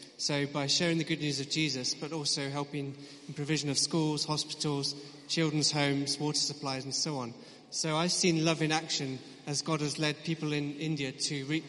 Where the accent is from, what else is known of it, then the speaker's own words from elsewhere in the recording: Bristol, South West England, United Kingdom; So I came to Christchurch in 2009. I grew up in Bristol. And for the last year, I've been in Oxford. So I've been in total 6 years in Christchurch